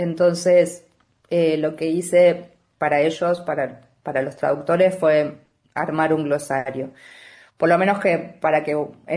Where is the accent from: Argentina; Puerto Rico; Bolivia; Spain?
Argentina; me sorprendió en un país tan grande como es Argentina, con regiones tan diferentes, donde en cada región hablamos con las particularidades propias de esa región. Me pareció una lectura que creo que la habrán hecho los porteños, porque los provincianos nos las apañamos con las otras.